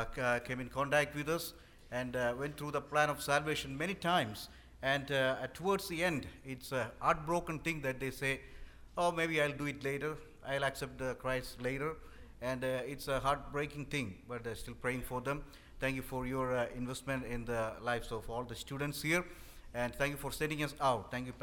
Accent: India; I am from India.

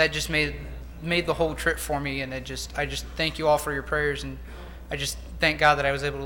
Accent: Mansfield, Ohio, United States; I'm from Mansfield, Ohio, and I'm a freshman here at the college.

